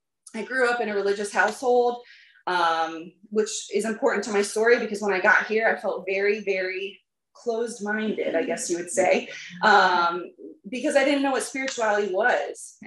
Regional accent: Manassas, Virginia, United States; And we ended up here in Virginia when I was 13 and have lived here ever since. I grew up in Manassas, right down the road.

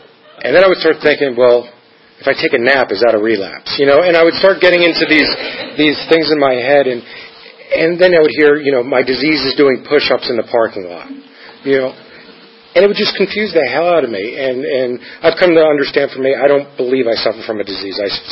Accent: New York, United States; also born or lived in New Jersey; I grew up in New York and New Jersey, nice Jewish family

